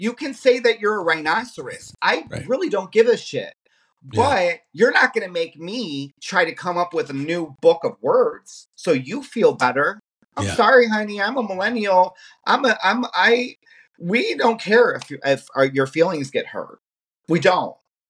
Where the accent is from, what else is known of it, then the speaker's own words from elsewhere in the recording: Illinois, United States; I guess growing up in Illinois is very diverse. So growing up as a kid, I had friends of every walk of life.